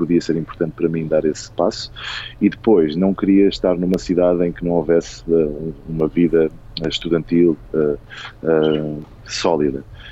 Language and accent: Portuguese; Ribatejo, Portugal; não queria estudar em Lisboa, porque não sou de Lisboa, sou de uma pequena aldeia do Ribatejo